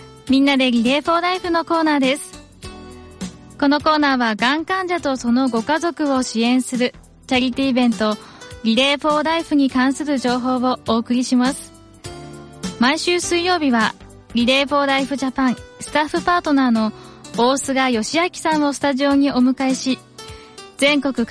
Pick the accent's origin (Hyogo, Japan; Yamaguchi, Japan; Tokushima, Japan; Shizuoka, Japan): Yamaguchi, Japan; 地元が山口県なので、山口県と岡崎市の2回今年参加させていただきました。